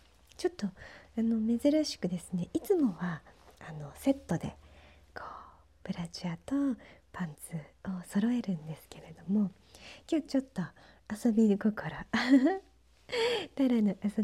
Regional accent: Tokyo, Japan; もともと東京生まれ東京育ちだったんですけれども、

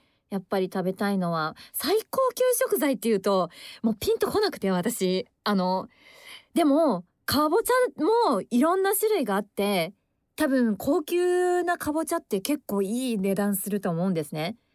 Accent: Sapporo, Hokkaido, Japan; moved away as an adult; now in Tokyo, Japan; 札幌はですね、私18、高校生ぐらいの時まで、札幌にいたんですけれど、声優の専門学校行くのに、東京に上京したんですが、本当だから、もう、18歳からずっと、もう移動して東京にいるんで、

